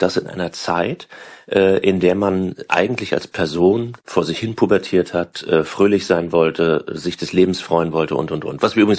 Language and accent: German; East Germany, Germany; Ich bin ja in der DDR aufgewachsen und habe 1989, also im sogenannten Wende- und Mauerfalljahr, habe ich mein Abitur gemacht.